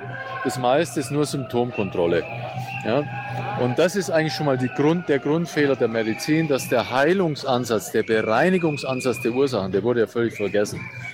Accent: Schwäbisch Gmünd, Baden-Württemberg, Germany; Nein, ich bin aus Schwäbisch Gmünd, 50 Kilometer weg von Stuttgart.

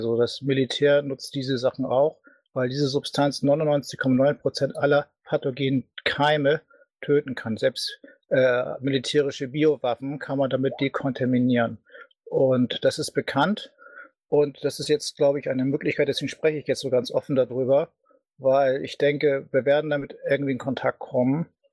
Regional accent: Hamburg, Germany; wir hatten ja auch damals unsere Hamburger Runde, komme ich auch aus der Ecke

